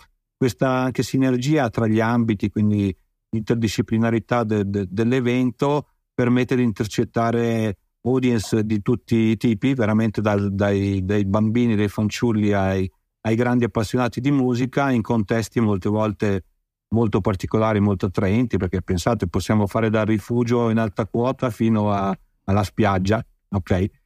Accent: Vicenza, Veneto, Italy; io sono vicentino pure, l'ho conosciuto

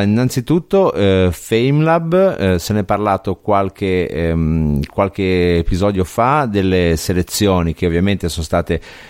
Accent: Genoa, Liguria, Italy; Sai che sono genovese

